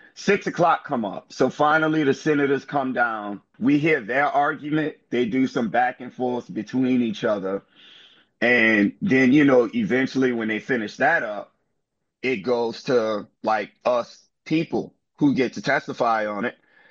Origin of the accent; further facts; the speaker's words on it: New Orleans, Louisiana, United States; I'm from New Orleans. I'm 33. I was raised on the West Bank of New Orleans.